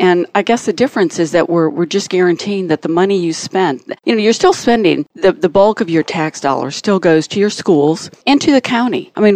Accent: Illinois, United States; now in Atlanta, United States; Well, I've lived all my adult life in the Atlanta area, probably 40-some years. I grew up in Illinois, but came here in the 70s.

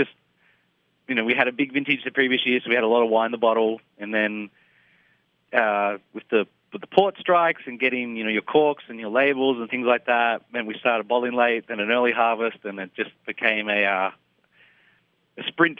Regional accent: Melbourne, Victoria, Australia; Originally, I'm from Melbourne.

